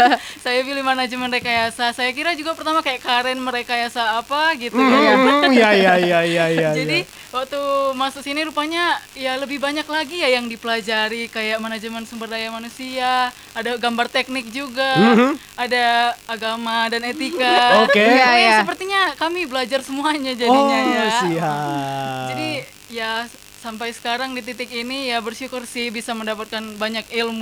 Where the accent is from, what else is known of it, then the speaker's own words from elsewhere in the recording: Batam, Riau Islands, Indonesia; kebetulan aku lahir dan besar itu di Batam.